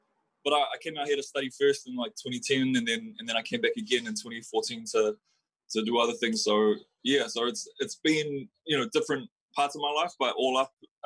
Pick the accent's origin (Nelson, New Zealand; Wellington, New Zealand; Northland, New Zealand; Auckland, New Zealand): Wellington, New Zealand; Porirua; I was born and raised in Porirua, New Zealand, Aotearoa. But my mum's from Whenga in Sumu, and my dad's from Lotupa in Safoku.